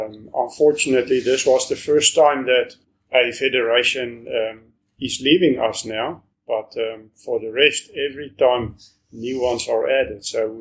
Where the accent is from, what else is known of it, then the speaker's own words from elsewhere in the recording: South Africa; I'm from South Africa, the neighboring country from Namibia. I'm ministering as a pastor in Pretoria, the capital city, and I'm a member of the Free Reformed Churches in South Africa.